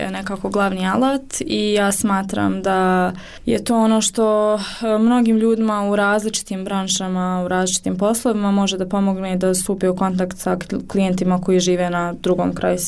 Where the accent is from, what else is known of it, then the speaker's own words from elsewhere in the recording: Sarajevo, Federation of Bosnia and Herzegovina, Bosnia & Herzegovina; jer ja sam ipak iz Sarajeva